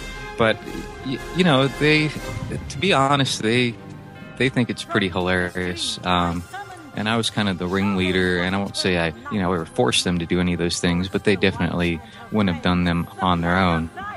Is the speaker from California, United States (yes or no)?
no; Clearwater, Florida, United States; Yep, that's right.